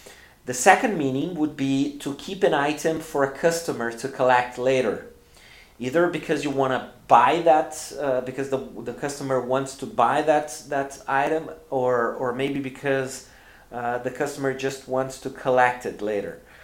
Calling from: Porto Alegre, Rio Grande do Sul, Brazil; English is a second language

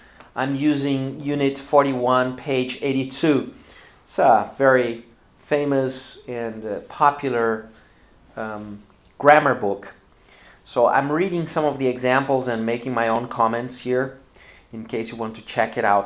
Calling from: Porto Alegre, Rio Grande do Sul, Brazil; English is a second language

